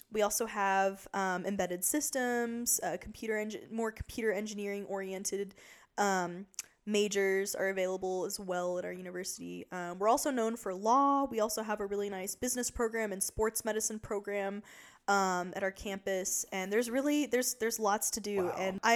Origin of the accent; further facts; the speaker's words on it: Houston, Texas, United States; now in Saarland, Germany; That was a huge culture shock for me moving here to the Saarland, because I'm from Houston. And there's like 4 or 5 million people in Houston.